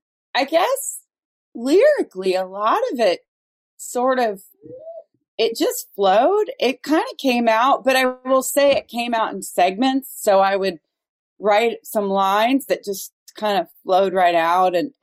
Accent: Dayton, Ohio, United States; now in Cincinnati, United States; I grew up in Dayton, Ohio.

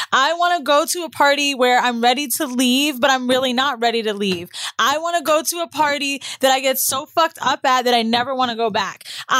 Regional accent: the South, United States; I'm from the South.

